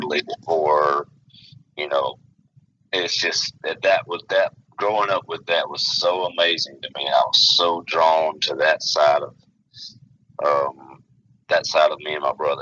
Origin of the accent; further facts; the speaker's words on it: Louisiana, United States; Yeah, I grew up, I'm from North Louisiana.